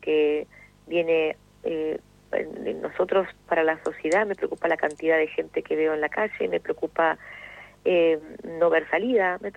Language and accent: Spanish; Argentina; y soy argentina, ¿entendés? Yo me siento parte de esta sociedad